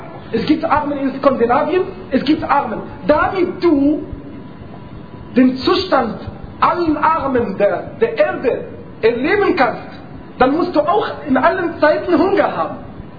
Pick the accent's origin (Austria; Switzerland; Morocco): Morocco; Bei uns in Marokko zum Beispiel, ist, denke ich mal, erst um 7.30 Uhr abends.